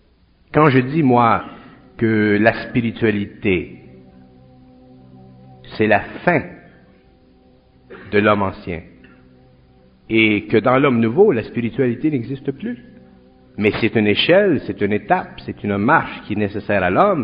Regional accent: Montreal, Quebec, Canada; Moi, je viens de Montréal. Je viens de Montréal et je vis dans le Nord.

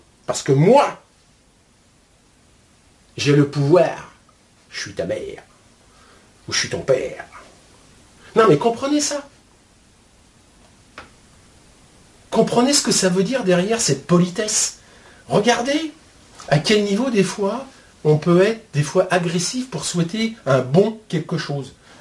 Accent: France; Moi, en tant que Français

